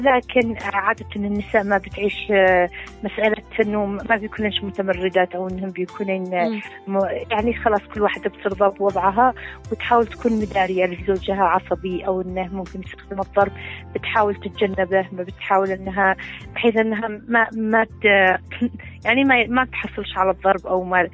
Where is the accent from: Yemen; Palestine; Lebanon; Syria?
Yemen; أولا إحنا كشعب يمني لازم أن نقر أن هناك احترام للمرأة